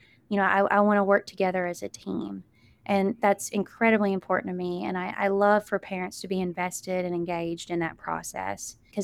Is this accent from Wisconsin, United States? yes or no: no; Kentucky, United States; I'm a native of Kentucky and I know the people here. You know, I grew up in Eastern Kentucky